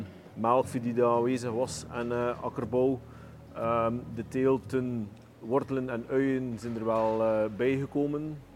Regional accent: Ledegem, West Flanders, Belgium; van Ledegem.

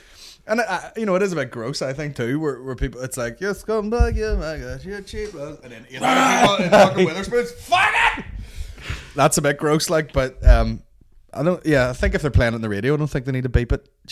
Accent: England, United Kingdom; I'm English, mate.

